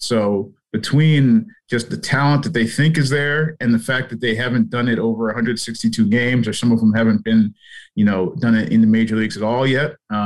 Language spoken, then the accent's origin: English; New England, United States; I grew up in New England, so I still follow a lot of stuff.